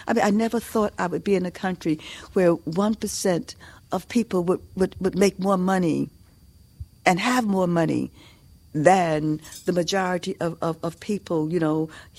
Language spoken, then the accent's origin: English; New York, United States; when we were growing up in New York